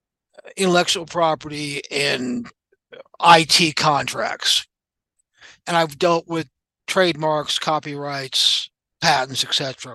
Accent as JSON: {"language": "English", "town": "Anaheim", "region": "California", "country": "United States", "tie": "born or raised there", "also_born_or_lived": "Orange", "said": "I myself grew up in Anaheim, California. I was born in Orange, grew up in Anaheim."}